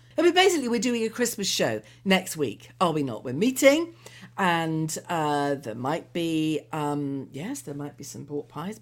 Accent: Birmingham, West Midlands, United Kingdom; I'm from Birmingham. I'm a Brummie.

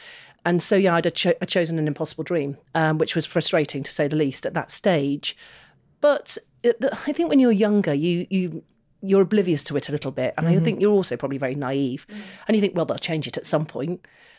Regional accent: Manchester, North West England, United Kingdom; we were growing up in Manchester

